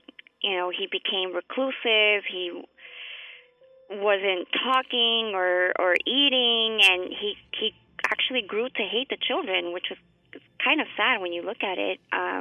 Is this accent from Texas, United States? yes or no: yes; Texas, United States; growing up in Texas, you experience a rich mix of cultures.